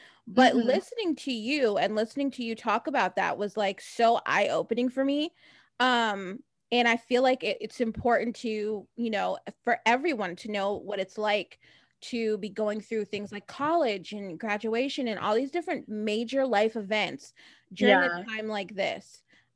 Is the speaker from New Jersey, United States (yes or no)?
yes; New Jersey, United States; also born or lived in Florida / Boston / Maryland / Washington DC; I am originally from New Jersey.